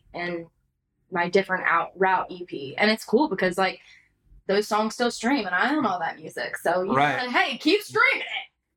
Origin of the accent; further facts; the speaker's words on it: North Carolina, United States; moved away as an adult; also born or lived in California; now in Nashville, United States; I was born in California, which a lot of people don't know that about me. I grew up in North Carolina, but my family moved from California to North Carolina when I was like 2 months.